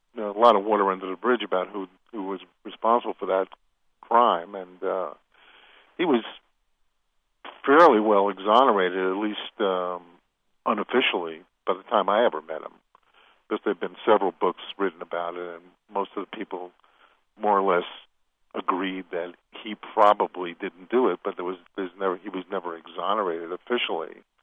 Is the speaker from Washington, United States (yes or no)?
no; New York, United States; So I'm from New York as well, and that's what's his home base.